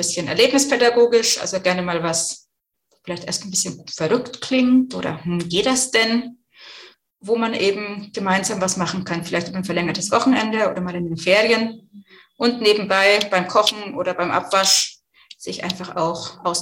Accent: Bavaria, Germany; also born or lived in Brazil; now in Chemnitz, Germany; bin jetzt 42 Jahre alt, wohne in Chemnitz. Wie man meiner Sprache gut anhören kann, komme ich eigentlich aus dem Frankenland, war aber zwischendrin lange international unterwegs, mehrere Jahre in Brasilien gelebt

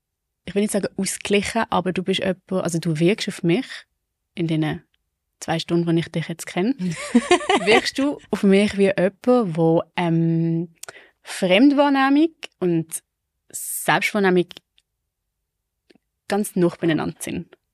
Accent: Maisbach, Basel-Landschaft, Switzerland; ich bin in Maisbach aufgewachsen, das ist ein kleines Dorf im Baselbiet.

